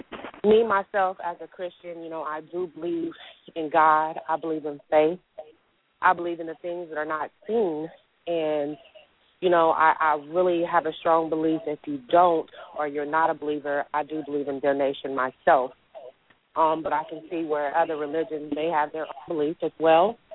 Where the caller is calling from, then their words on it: Tennessee, United States; And I'm calling from Tennessee.